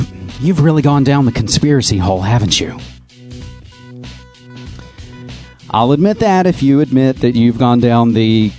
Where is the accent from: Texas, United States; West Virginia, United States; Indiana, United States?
West Virginia, United States; moved away as an adult; now in Portland, United States; Virginia, 28 years, been in Portland for only 4, so I always pay attention to things going down in my home state, almost heaven.